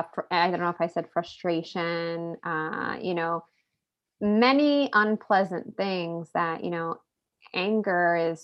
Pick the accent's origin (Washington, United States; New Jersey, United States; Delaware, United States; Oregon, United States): New Jersey, United States; we're from New Jersey, so yeah. It's very much about keeping up with the Joneses.